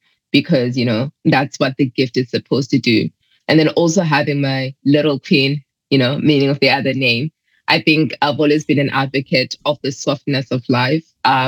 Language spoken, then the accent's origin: English; Zimbabwe; trying to find the meaning of my name, because I grew up in Zimbabwe.